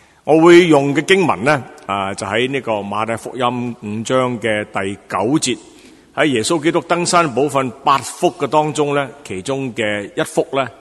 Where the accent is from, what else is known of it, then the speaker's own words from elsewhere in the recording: Hong Kong; 我哋中国人呢个福字咧